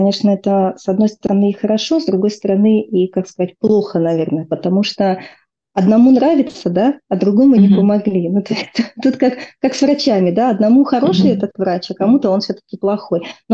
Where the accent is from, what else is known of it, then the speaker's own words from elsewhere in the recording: Novokuznetsk, Kemerovo Oblast, Russia; из города, кстати, Новокузнецк, откуда я родом.